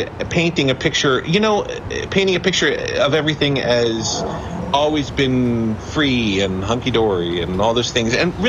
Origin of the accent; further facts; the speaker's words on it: Philadelphia, Pennsylvania, United States; I mean, I was raised in Philly